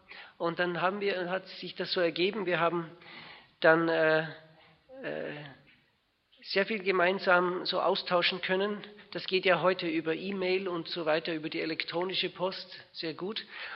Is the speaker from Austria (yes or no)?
yes; Austria; now in Switzerland; in der Schweiz wohnhaft. Meine Frau ist eine Schweizerin, aber ich klinge gar nicht schweizerisch, oder? Ich bin ein Österreicher.